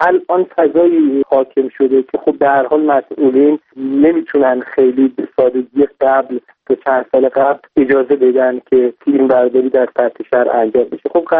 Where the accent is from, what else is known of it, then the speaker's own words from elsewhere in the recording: Iran; born there; به عنوان کسی که در همین سرزمین به دنیا اومدم،